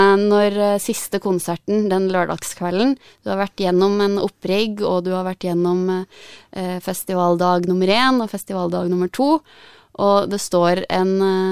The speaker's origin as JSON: {"language": "Norwegian", "town": "Gjøvik", "region": "Innlandet", "country": "Norway", "said": "Stolt av dialekta mi, og stolt av hvor jeg kommer fra."}